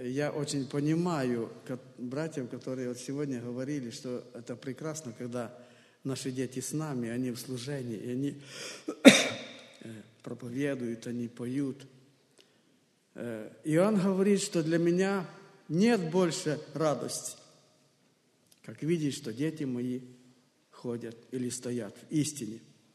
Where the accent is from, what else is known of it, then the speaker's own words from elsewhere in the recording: Ukraine; Я буду говорить по-русски, хотя я приехал с Украины. Но я думаю, что не все хорошо понимают по-украински, потому постараюсь, я попробую говорить по-русски. У нас в Украине нет проблемы такой.